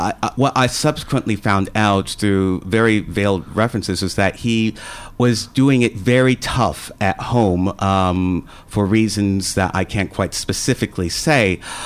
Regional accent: Milwaukee, Wisconsin, United States; born there; Perhaps if I talk a little bit more like this, then maybe you might guess my original accent. But I was born in Milwaukee, Wisconsin, which I guess for people who don't know where Milwaukee is, it is essentially the Geelong to Chicago's Melbourne.

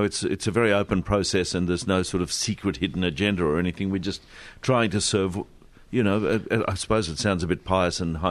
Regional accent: Queensland, Australia; I grew up in Queensland and got a job in the newsroom of 4BH

